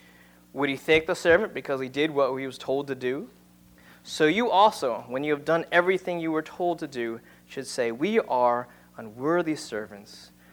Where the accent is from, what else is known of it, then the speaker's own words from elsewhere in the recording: Long Island, New York, United States; as a little kid, growing up in Long Island, I'd be like, wow, maids.